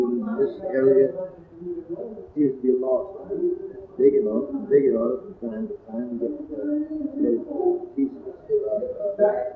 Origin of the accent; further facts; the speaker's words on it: Colorado, United States; born there; now in Seattle, United States; Well, I was born in Colorado, February 9th, 1894. I came out here in the Army.